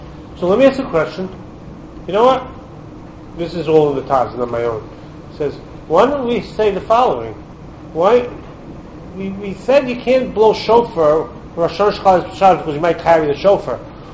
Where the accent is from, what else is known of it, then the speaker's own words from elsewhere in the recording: Brooklyn, New York, United States; Because I'm from Brooklyn. So all my friends were from Brooklyn.